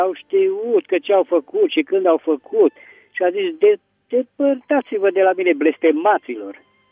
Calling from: Petroșani, Hunedoara County, Romania; din Petrușani.

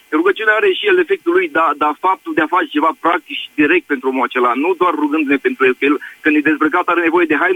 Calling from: Regensburg, Bavaria, Germany; vă sunt din Regensburg, Germania.

